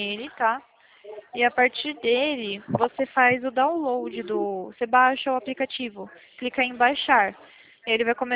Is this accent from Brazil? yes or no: yes; Atibaia, São Paulo, Brazil; eu sou de Atibaia, São Paulo, tá? Bem interior de São Paulo.